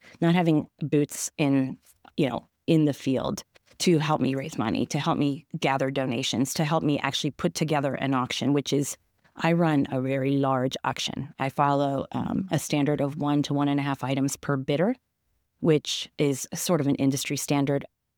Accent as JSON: {"language": "English", "town": "Dover", "region": "Pennsylvania", "country": "United States", "tie": "born or raised there", "also_born_or_lived": "York, United States", "said": "I'm from good old York. I was born in York and I was raised in Dover, which is, okay. Yeah, I was raised in Dover."}